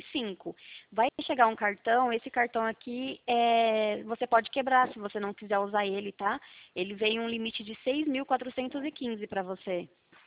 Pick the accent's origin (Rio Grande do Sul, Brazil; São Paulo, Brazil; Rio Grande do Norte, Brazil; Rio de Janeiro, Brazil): São Paulo, Brazil; Santa Bárbara d'Oeste; Eu sou aqui de Santa Bárbara